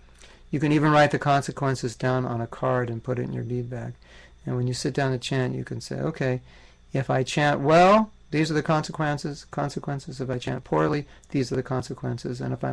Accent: California, United States; And I grew up in California, and the era I grew up in, everybody surfed.

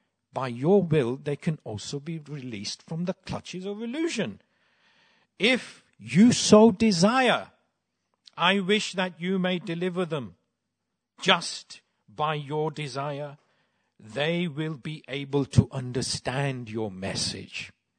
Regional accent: United Kingdom; Yeah, we're all British, by the way.

